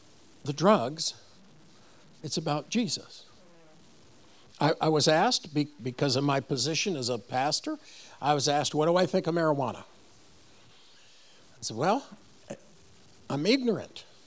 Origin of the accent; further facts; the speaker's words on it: East Coast, United States; I was raised on the East Coast. My dad was a lobbyist in D.C.